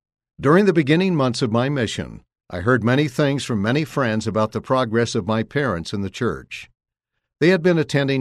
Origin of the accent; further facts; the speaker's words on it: Mesa, Arizona, United States; I grew up in Mesa, Arizona, where members of the church come in great abundance.